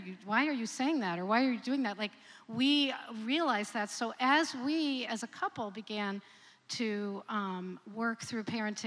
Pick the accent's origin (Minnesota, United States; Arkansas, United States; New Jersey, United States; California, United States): New Jersey, United States; I grew up in New Jersey in the suburbs.